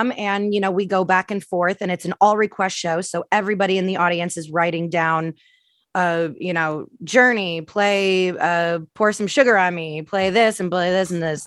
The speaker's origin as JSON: {"language": "English", "town": "Tampa", "region": "Florida", "country": "United States", "tie": "born or raised there", "said": "I am from Florida originally, born and raised in Tampa."}